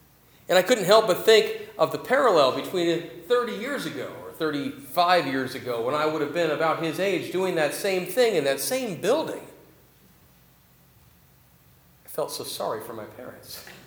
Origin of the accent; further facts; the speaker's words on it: Auburn, United States; I was down in Auburn, my hometown, my home church actually